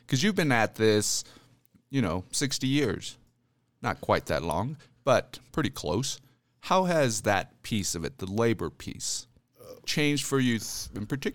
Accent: Alamosa, Colorado, United States; Greg is an old, one of my best friends from childhood, growing up in Alamosa.

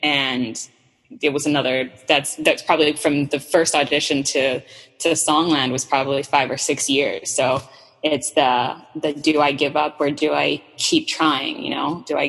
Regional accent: Bahamas; also born or lived in United States; I was born in the U.S. So I'm a U.S. citizen, which means that opportunities, even though I grew up in the Bahamas, there are more opportunities open to me than a Bahamian.

